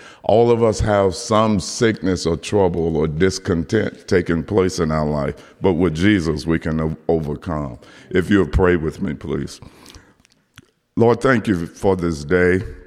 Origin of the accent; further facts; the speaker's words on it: Whitehaven, Tennessee, United States; I live all the way at the Mississippi line. I come from Whitehaven.